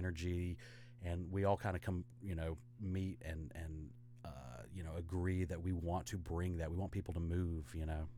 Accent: Sparta, North Carolina, United States; Me and Joey, we grew up in Sparta, North Carolina together.

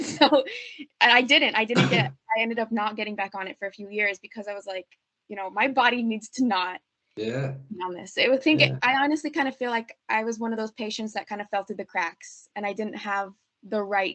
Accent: New Mexico, United States; the doctors in my home state, New Mexico, was just very limited resources here.

